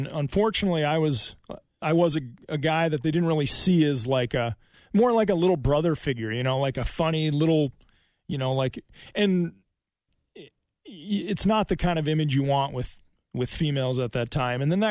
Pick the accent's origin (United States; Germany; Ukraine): United States; Midwest; Yeah, I grew up in the Midwest. You know, like so many others here, we kind of know what it's like. A little slower pace of life most days